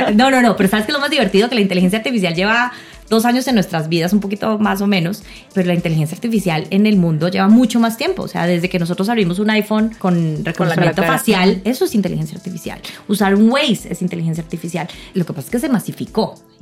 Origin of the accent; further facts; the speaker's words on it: Colombia; born there; Nací en Colombia, efectivamente, pero toda la vida tuve una conexión con México impresionante.